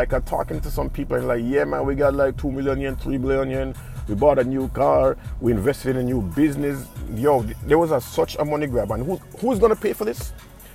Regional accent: Jamaica; so as a Jamaican, you have this mindset where you want to kind of evade taxes.

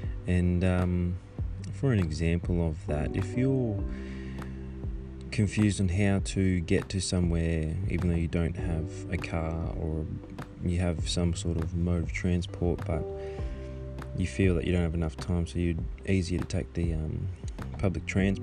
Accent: Australia; I'm just an Aussie bloke, down to earth, pretty chill.

